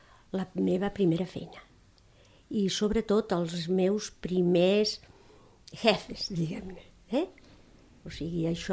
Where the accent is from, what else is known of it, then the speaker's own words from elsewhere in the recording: Falset, Catalonia, Spain; also born or lived in Caspe; Jo vaig néixer a Casp, província de Saragossa.